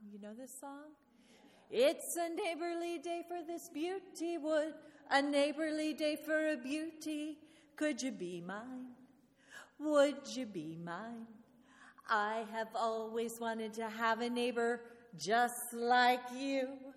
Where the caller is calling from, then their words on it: Orlando, Florida, United States; I come to you from Orlando, Florida